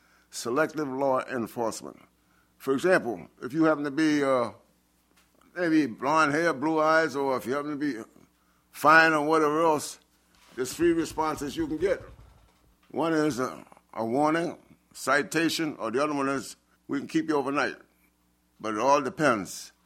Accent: Brooklyn, New York, United States; when I was young, growing up in Brooklyn, I had to protect myself.

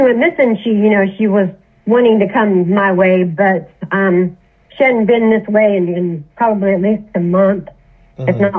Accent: Wichita, Kansas, United States; Well, we're from Wichita, Kansas, and we moved here in 2002.

